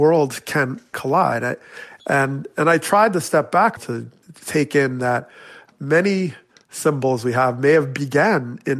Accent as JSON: {"language": "English", "town": "Teaneck", "region": "New Jersey", "country": "United States", "tie": "born or raised there", "said": "My experience growing up in Teaneck, New Jersey, was very positive in how I saw an inclusive community."}